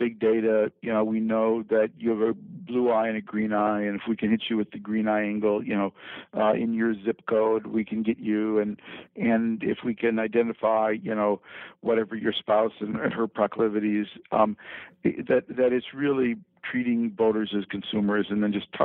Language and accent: English; Minnesota, United States; Because you wouldn't really understand my column if you didn't understand that I grew up in Minnesota in a time and a place where politics really worked.